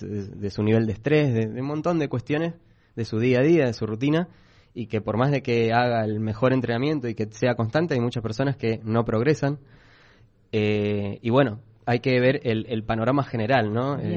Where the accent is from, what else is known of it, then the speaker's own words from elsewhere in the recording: Buenos Aires, Argentina; now in San Rafael, Argentina; Sí, porque yo soy de Buenos Aires, entonces, bueno, es algo que suelo extrañar.